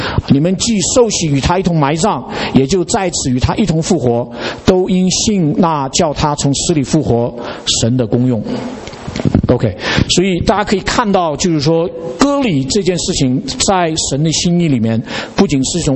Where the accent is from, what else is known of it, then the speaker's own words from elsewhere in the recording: China; 然后他因为我们是中国人